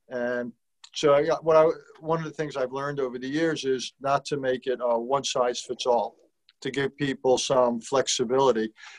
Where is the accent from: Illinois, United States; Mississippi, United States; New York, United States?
New York, United States; Valley Stream; I grew up on Valley Stream, Long Island, and went to Valley Stream South High School and then Roslyn High School.